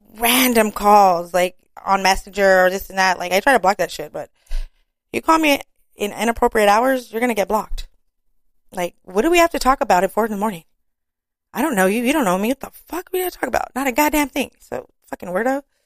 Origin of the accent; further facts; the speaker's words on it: Santa Ana, California, United States; born and raised in Orange County, Santa Ana.